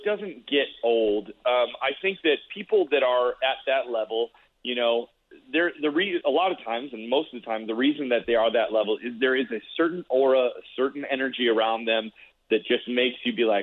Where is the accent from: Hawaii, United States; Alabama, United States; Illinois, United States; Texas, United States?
Illinois, United States; Chicago; that year-long tour right here in my hometown of Chicago